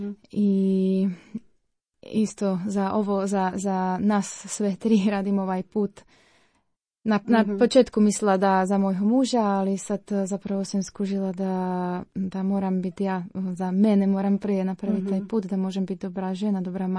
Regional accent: Slovakia; Croatian is a second language; Ja dolazim iz Slovačke, imam 33 godina.

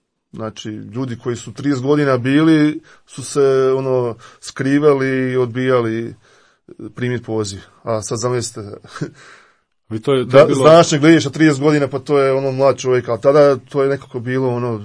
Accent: Osijek, Osijek-Baranja County, Croatia; Ja sam eto iz Osijeka, odrastao sam u Osijeku, imao sam prekrasno djetinjstvo, ispunjeno igrom na otvorenom, bez današnjih evo, tehnologija.

